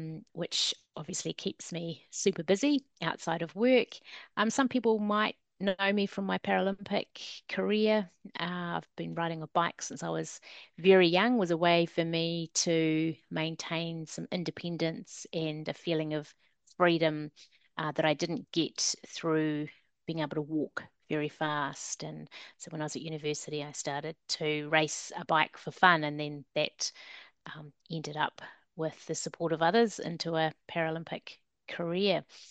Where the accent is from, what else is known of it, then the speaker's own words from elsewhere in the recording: Kapiti Coast, Wellington, New Zealand; now in Wellington, New Zealand; So I grew up on the Kapiti Coast, which is about an hour north of Wellington.